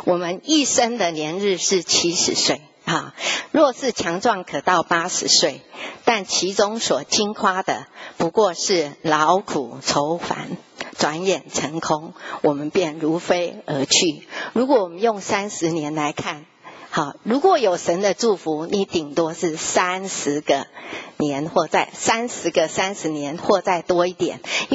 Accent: China; 尤其我们中国人，当我们生出来小的时候，父母怎么教我们？

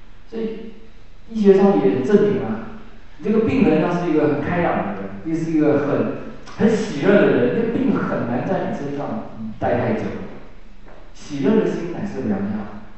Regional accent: Taiwan; 我们中国人打招呼，就是你吃饱没有啊？我们台语那个时候就是你吃饱没？

